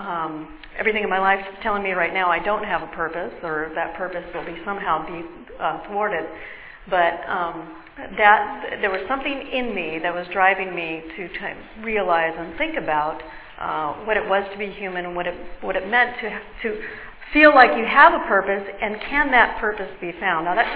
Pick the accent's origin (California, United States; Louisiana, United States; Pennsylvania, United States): California, United States; Alhambra; when I grew up here in Alhambra, it was a predominantly, Latino neighborhood. I had only one white friend when I was growing up here